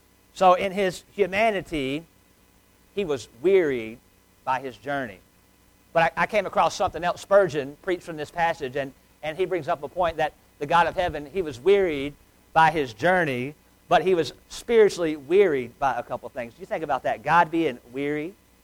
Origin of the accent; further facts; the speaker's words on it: Shelby, North Carolina, United States; I mean, when people say, where are you from? You say Shelby, they think, where's that at? And you know, well, we're about an hour west of Charlotte and about an hour east of Asheville.